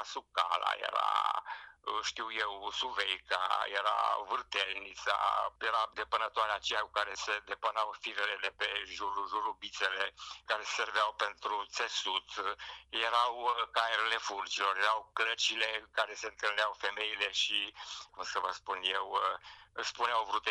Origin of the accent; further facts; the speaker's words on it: Maramureș County, Romania; eram la grădiniță, pentru că atunci era deja o grădiniță în satul meu de lângă Baia Mare